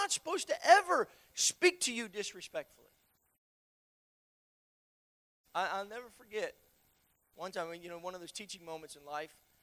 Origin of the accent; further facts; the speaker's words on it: the South, United States; No, ma'am, I'm just from the South.